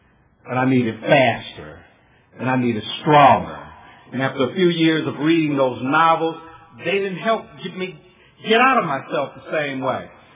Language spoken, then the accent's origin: English; Los Angeles, California, United States; In my neighborhood where I grew up in Watts, y'all. And tough place to grow up.